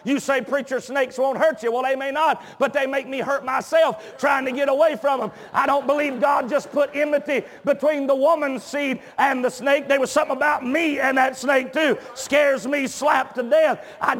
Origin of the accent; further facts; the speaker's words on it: Georgia, United States; The neighboring state to my home state of Georgia